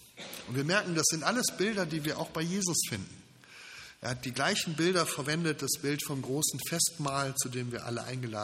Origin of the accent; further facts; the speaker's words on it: Krefeld, North Rhine-Westphalia, Germany; ich komme ursprünglich aus der Rheinischen Kirche, also Niederrhein, Krefeld, für die, die den Ort kennen, zwischen bei Düsseldorf und Köln.